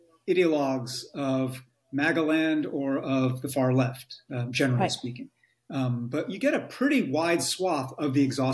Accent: Poughkeepsie, New York, United States; born there; And I was born in outside of Poughkeepsie, New York. Right. And, you know, IBM town

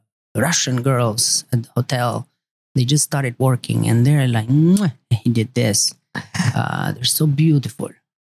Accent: Greece; English is a second language; also born or lived in Albania; back home, you know, I was born in Albania and I grew up in Greece.

